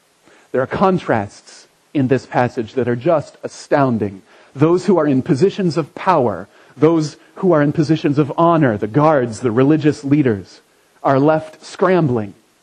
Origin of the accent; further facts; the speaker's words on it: Indiana, United States; also born or lived in West Virginia; Anyway, I grew up in Indiana.